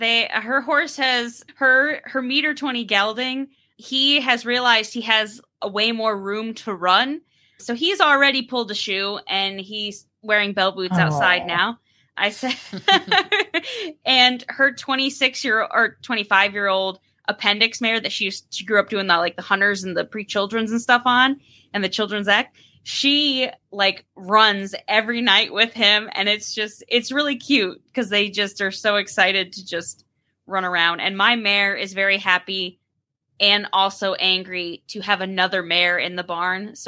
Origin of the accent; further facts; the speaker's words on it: Connecticut, United States; when I grew up in Connecticut